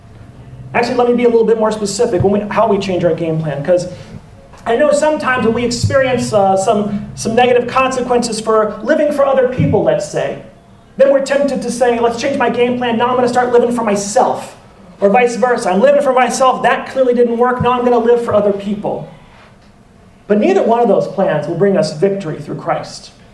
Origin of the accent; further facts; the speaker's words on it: Louisiana, United States; I'm from Louisiana, right? And so we would we'd go deep sea fishing